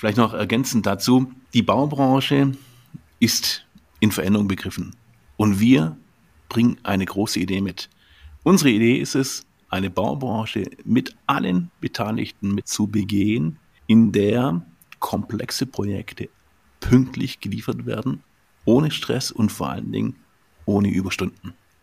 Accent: Ulm, Baden-Württemberg, Germany; born there; Albert Einstein kommt ähnlich wie ich aus Ulm. Wir sind beide gebürtige Ulmer.

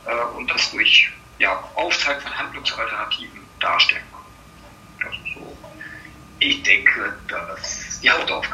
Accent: Vechta, Lower Saxony, Germany; ich komme aus Vechta, bin verheiratet, habe zwei Töchter, 37 Jahre alt bin ich.

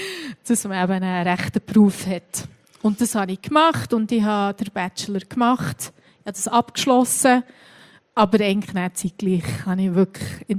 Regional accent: Niederwangen, Bern, Switzerland; ich bin in Bern aufgewachsen und genauer gesagt bin ich in Niederwangen aufgewachsen.

